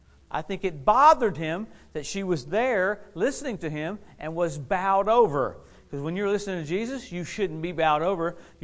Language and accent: English; Louisiana, United States; I grew up in Louisiana, which is scary how families there are fighting over a little piece of land.